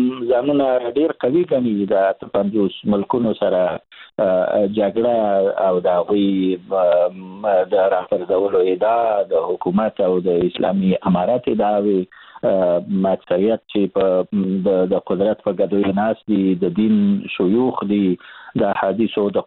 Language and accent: Pashto; Afghanistan